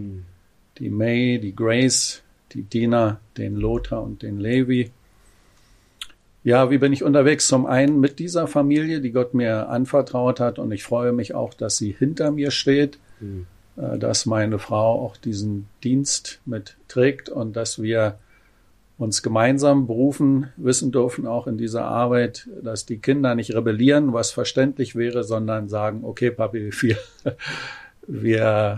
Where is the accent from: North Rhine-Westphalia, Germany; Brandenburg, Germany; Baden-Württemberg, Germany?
Brandenburg, Germany; Lobetal; Da, wo ich groß geworden bin, in Lobetal bei Berlin.